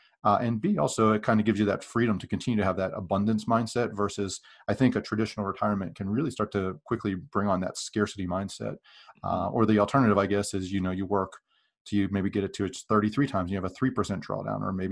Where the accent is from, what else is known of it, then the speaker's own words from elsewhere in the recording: Pennsylvania, United States; I grew up in Western Pennsylvania. I was a big Steeler fan.